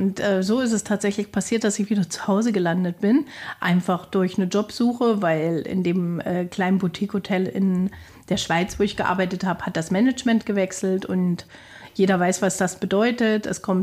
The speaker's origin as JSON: {"language": "German", "region": "Thuringia", "country": "Germany"}